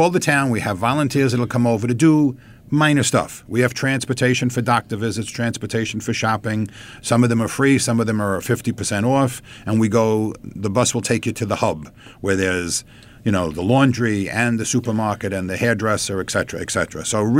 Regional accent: Great Neck, New York, United States; We're both from Great Neck, so we were discussing that earlier.

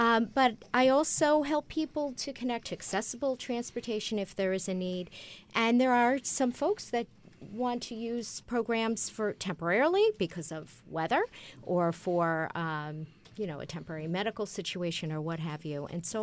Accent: Buffalo, New York, United States; I'm from Buffalo originally, so I feel like

